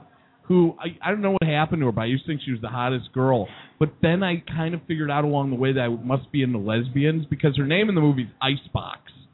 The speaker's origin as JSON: {"language": "English", "town": "Chicago", "region": "Illinois", "country": "United States", "said": "So you totally get this, and I've been all over, and I I'm from Chicago."}